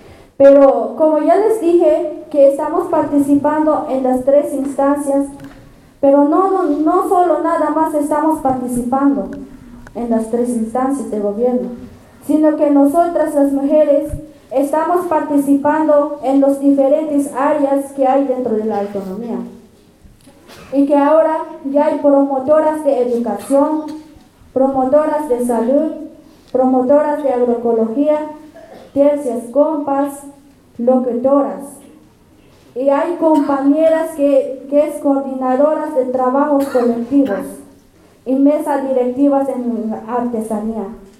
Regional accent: Oventic, Chiapas, Mexico; vengo del Caracol 2 de Oventic, zona Altos de Chiapas.

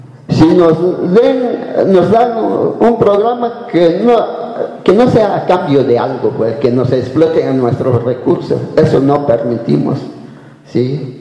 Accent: Guerrero, Mexico; first language Me'phaa; Spanish is a second language; Lo hablamos nuestra lengua mepa, nuestra lengua materna, lo hablamos.

